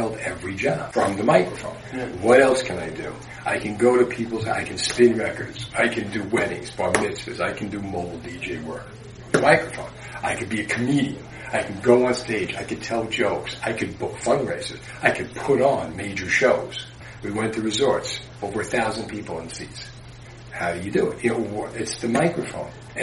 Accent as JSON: {"language": "English", "town": "Union City", "country": "United States", "tie": "born or raised there", "said": "I grew up in Union City with a lot of that."}